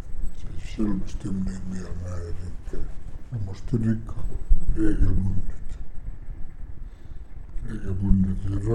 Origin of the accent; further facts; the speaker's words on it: Helsinki, Uusimaa, Finland; Jag är född i Helsingfors och det där har bott här i hela mitt liv egentligen. Förutom tiden utomlands.